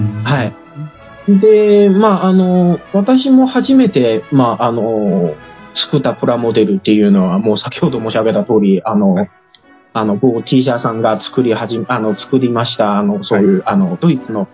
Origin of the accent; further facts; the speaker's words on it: China; Japanese is a second language; 私が出身したのはもう中国の内陸なので、もう、18歳までは海が見たことがなかったんですね。